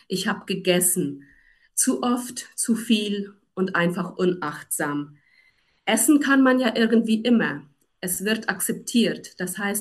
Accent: Paraguay; German is a second language; ich bin in Paraguay geboren und auch aufgewachsen, aber unsere Vorfahren kommen ursprünglich aus Europa. Deshalb sprechen wir hier auch Deutsch und Deutsch ist die Zweitsprache hier bei uns.

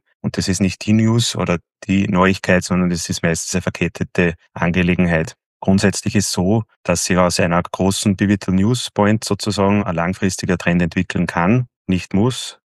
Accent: Gmunden, Upper Austria, Austria; wohnhaft bin ich in Oberösterreich, genauer gesagt in Gmunden. Das ist zwischen Linz und Salzburg.

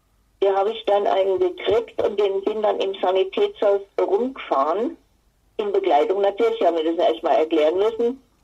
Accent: Bavaria, Germany; also born or lived in Upper Palatinate; now in Frankfurt am Main, Germany; Ich bin in Bad Pfalz geboren, komme also aus Oberbayern, habe aber sehr lange in der Oberpfalz gewohnt und bin vor 15 Jahren nach Frankfurt am Main gezogen

